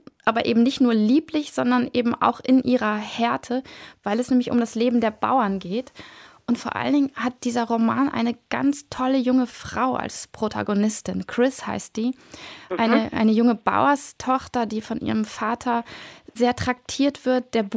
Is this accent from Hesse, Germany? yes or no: no; Bremen, Germany; Ich komme aus Bremen, mir gefällt das sehr gut